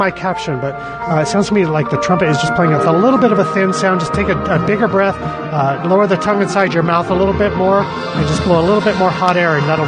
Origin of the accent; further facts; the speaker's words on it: New Mexico, United States; I'm from Southern New Mexico.